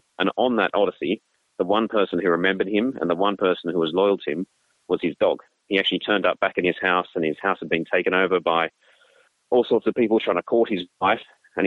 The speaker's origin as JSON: {"language": "English", "town": "Newcastle", "region": "New South Wales", "country": "Australia", "tie": "born or raised there", "said": "I grew up in Australia. I spent most of my formative years in a little town called Newcastle, north of Sydney"}